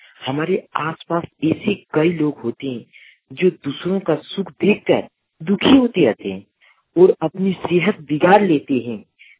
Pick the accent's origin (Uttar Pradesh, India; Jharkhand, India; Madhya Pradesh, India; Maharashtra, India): Jharkhand, India; Jasidih; ग्राम पंदनवीरा, थाना जसीडीह, जिला देवघर का निवासी हूँ